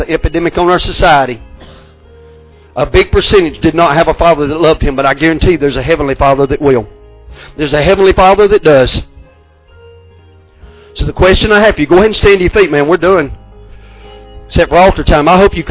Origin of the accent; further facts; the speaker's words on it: United States; He grew up in California. I grew up in Harrison County, man. I don't think he had a leg up on me.